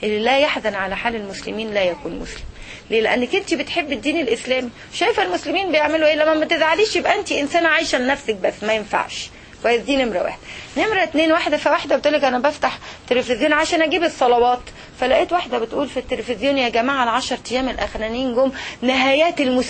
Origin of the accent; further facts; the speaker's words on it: Egypt; على فكرة يا جماعة في مثل عندنا في مصر